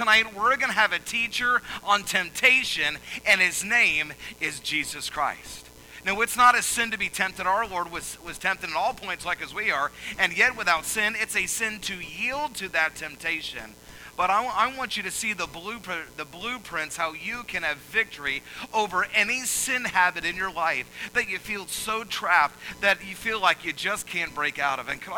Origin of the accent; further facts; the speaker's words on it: Atlanta, Georgia, United States; I grew up in Atlanta, Georgia, in the suburbs. I'll admit it. I was a city slicker.